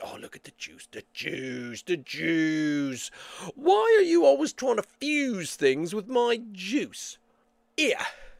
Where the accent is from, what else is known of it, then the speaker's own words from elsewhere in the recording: Halifax, Nova Scotia, Canada; born there; I, myself, was born in Halifax. Within the city itself, I was born in the Grace Maternity Hospital.